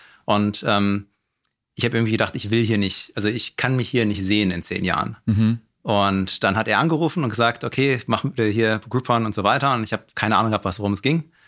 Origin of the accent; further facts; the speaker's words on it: Heidelberg, Baden-Württemberg, Germany; Ich komme aus Heidelberg.